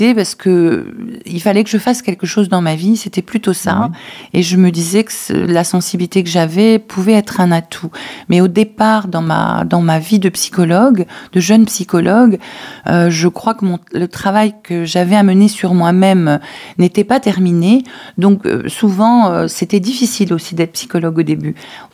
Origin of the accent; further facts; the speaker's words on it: Hauts-de-France, France; moved away as an adult; now in Dordogne, France; J'arrive du Nord, voilà. J'ai fait voyage Nord-Sud.